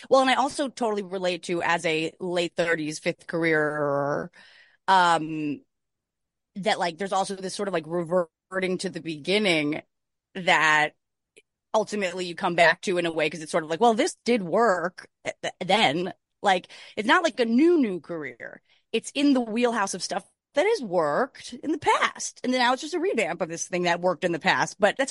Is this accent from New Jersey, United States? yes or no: yes; New Jersey, United States; because we're from New Jersey, where there actually are a lot of orchards.